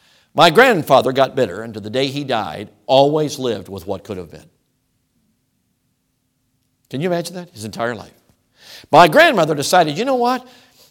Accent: Wisconsin, United States; Now, I'm from Wisconsin. I think we can garden it.

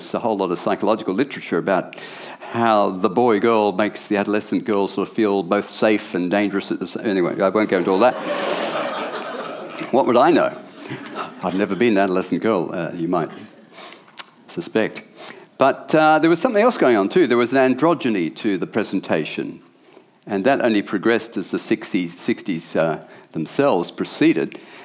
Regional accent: England, United Kingdom; born there; I was born in England in the sort of mid-60s

